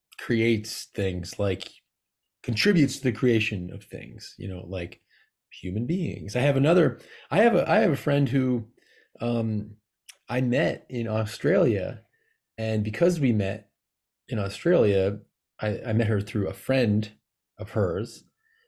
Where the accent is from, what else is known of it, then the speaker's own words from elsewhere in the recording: Massachusetts, United States; but I was from Massachusetts, and the big kind of reigning sound and scene was the Boston straight edge and Boston hardcore sound